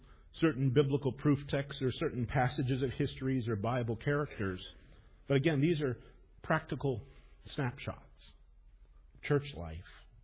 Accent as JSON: {"language": "English", "town": "Grand Rapids", "region": "Michigan", "country": "United States", "tie": "born or raised there", "said": "I grew up in Grand Rapids, and in some ways Grand Rapids is a marvelous example of this. My family immigrated from the Netherlands before World War I, and we considered ourselves Dutch, even though nobody spoke Dutch."}